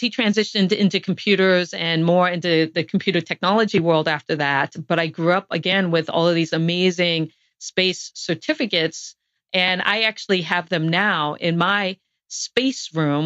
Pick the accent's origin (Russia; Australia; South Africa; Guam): Guam; born there; I was born on Guam because my father worked for a NASA contractor during the Apollo missions.